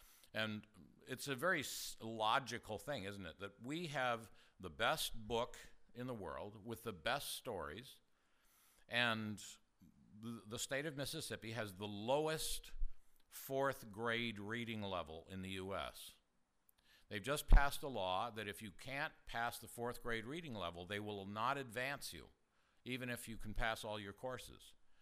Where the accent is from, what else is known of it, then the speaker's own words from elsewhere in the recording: Ontario, Canada; also born or lived in Michigan, United States; now in United States; the fact is that we grew up in the Deep South. That's southern Ontario in Canada.